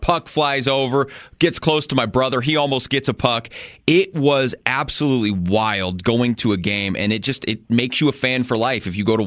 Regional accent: Colorado, United States; And I grew up in Eastern Colorado.

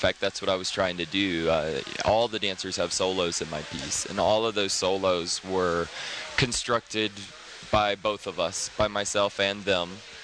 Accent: Santa Fe, New Mexico, United States; I love Santa Fe, this is my hometown, and I'm going to continue to build dance here

